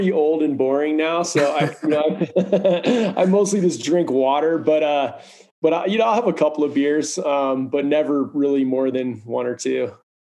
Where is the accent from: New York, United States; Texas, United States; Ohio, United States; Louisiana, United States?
Ohio, United States; Cleveland; Well, I grew up in Cleveland, Ohio.